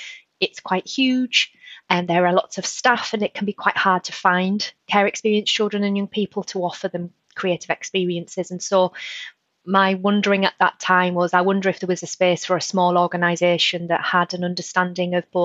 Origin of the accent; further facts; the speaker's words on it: Darlington, North East England, United Kingdom; we started out by having an Arts Council England funded project in my hometown Darlington